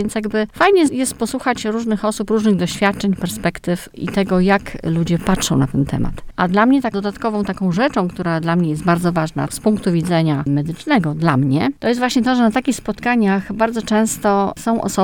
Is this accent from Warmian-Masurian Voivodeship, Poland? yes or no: yes; Olsztyn, Warmian-Masurian Voivodeship, Poland; jestem z Olsztyna, jestem z zawodu pielęgniarką